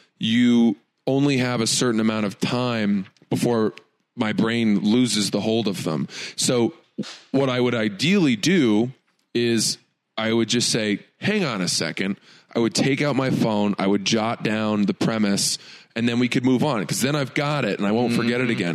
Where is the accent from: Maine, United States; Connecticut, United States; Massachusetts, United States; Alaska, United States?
Maine, United States; also born or lived in New Jersey; My dad started a software company in Maine when I was four. We moved from New Jersey, which is where both my parents are from, and my dad started this software company in Maine.